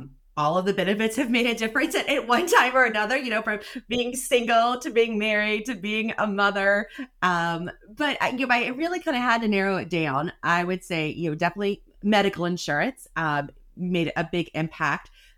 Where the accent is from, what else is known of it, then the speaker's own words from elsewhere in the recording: Ohio, United States; I'm from Ohio, and I've been helping employees understand their benefits for over 20 years.